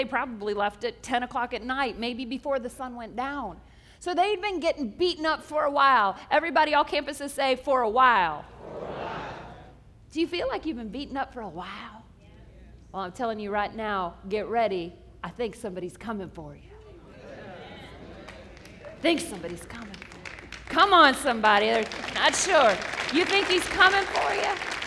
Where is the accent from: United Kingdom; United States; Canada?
Canada; born there; I was born in Canada